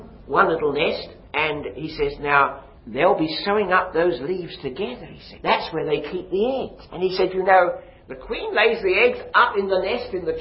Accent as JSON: {"language": "English", "region": "London", "country": "United Kingdom", "tie": "born or raised there", "lives_now": "Scotland, United Kingdom", "said": "You see, I come from Britain, and I live in Scotland. I haven't got a Scots accent, have I? That's because I was born in London."}